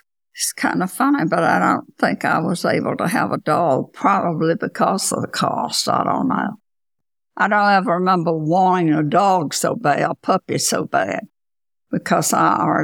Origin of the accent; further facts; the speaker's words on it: Virginia, United States; accent: Southern; I never lose it. They always know I'm from the South. They don't always know I'm from Virginia. Sometimes they'll think it's Texas and Louisiana and Charleston, places like that.